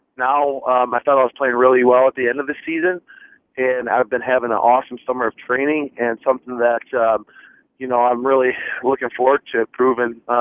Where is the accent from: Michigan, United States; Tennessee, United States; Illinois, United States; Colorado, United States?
Michigan, United States; No, this is the closest NHL team to my house there where I grew up in Michigan